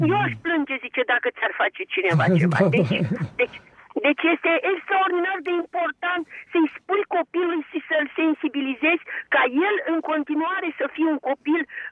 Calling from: Bucharest, Romania; din București.

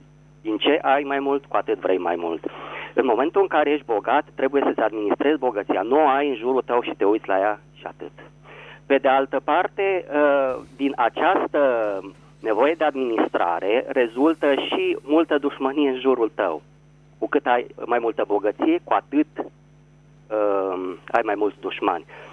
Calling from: Bucharest, Romania; din București.

